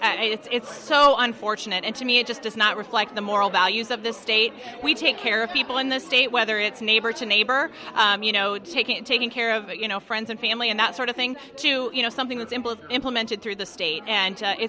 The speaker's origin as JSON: {"language": "English", "region": "Iowa", "country": "United States", "tie": "born or raised there", "said": "I grew up in Iowa. We fund education."}